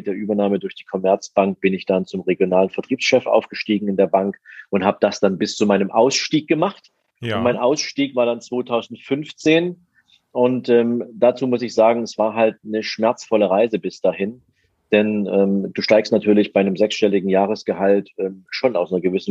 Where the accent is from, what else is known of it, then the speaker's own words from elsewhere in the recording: Dresden, Saxony, Germany; ich bin ein Kind der ehemaligen DDR. Also ich bin in Dresden geboren, in Dresden aufgewachsen, lebe auch nach wie vor da, habe hier mein Unternehmen, mein Office.